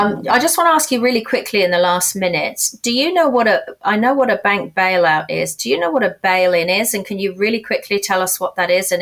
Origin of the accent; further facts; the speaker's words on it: United Kingdom; I'm British, I'm sure you can tell.